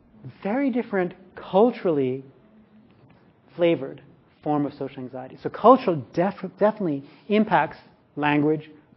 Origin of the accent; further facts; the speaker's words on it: New York City, New York, United States; When I first encountered that, I was like 21. It's like, I'm from New York City.